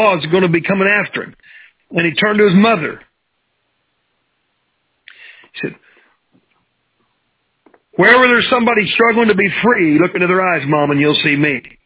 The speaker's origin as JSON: {"language": "English", "town": "Tulsa", "region": "Oklahoma", "country": "United States", "tie": "born or raised there", "said": "like I grew up in North Tulsa, and that wasn't the South Tulsa, the rich side of town. I grew up on the poor side of town."}